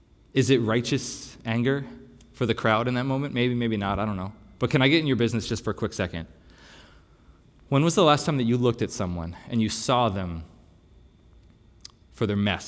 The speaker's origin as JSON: {"language": "English", "region": "Pennsylvania", "country": "United States", "said": "I can say that because I'm from Pennsylvania."}